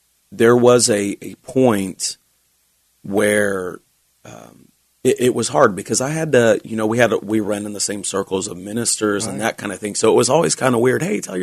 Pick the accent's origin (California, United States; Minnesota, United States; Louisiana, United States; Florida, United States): California, United States; Sacramento; Yeah, I am a PK, and I grew up here in Sacramento, and I am a home boy.